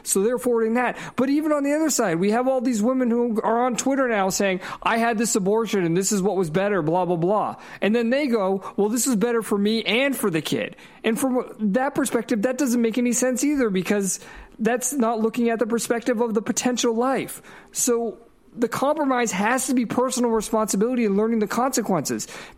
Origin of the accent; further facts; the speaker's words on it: United States; I can only talk as an American